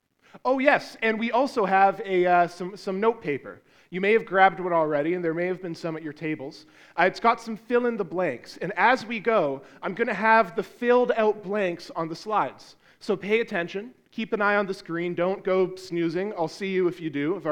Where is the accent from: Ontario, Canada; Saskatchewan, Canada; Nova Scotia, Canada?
Ontario, Canada; Hamilton; I was raised here in Hamilton over at Meadowlands Fellowship CRC in Ancaster.